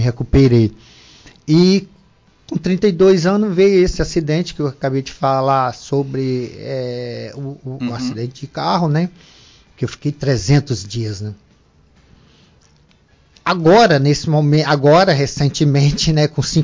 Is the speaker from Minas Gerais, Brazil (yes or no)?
no; Ipu, Ceará, Brazil; Eu sou da cidade do Ipu, interior do Ceará.